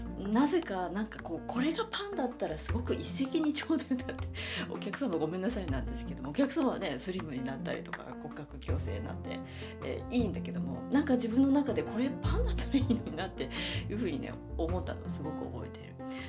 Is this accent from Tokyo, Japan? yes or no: no; Asahikawa, Hokkaido, Japan; 音楽系の部活動っていうのが旭川市出身なんですけども